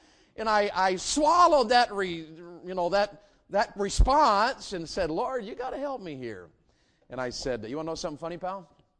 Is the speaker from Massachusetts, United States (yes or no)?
no; Tennessee, United States; I'm young, and I'm from Tennessee, and I come from a long list of fighting people.